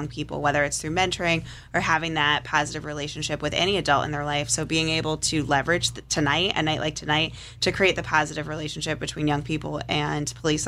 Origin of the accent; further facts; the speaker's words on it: South Windsor, Connecticut, United States; We're going to be in Waterbury, South Windsor, my hometown.